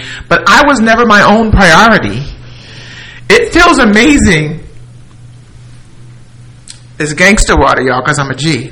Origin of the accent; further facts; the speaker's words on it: Piscataway, New Jersey, United States; also born or lived in Newark; I'm from Piscataway, New Jersey. Born in Newark. Don't look. Newark, New Jersey. You got Newark, Essex County building.